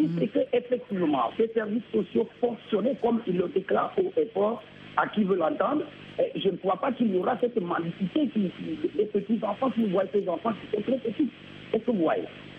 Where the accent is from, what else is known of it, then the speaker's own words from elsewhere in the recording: Togo; now in Bamako, Mali; Par exemple, chez moi au Togo, je n'entre pas. Je suis togolais